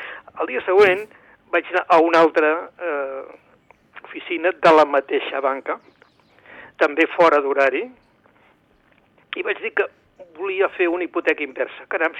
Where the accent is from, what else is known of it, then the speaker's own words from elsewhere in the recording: Vilanova, Catalonia, Spain; jo sóc de Vilanova, però sí. Per coses familiars, entre setmana estic a Manresa.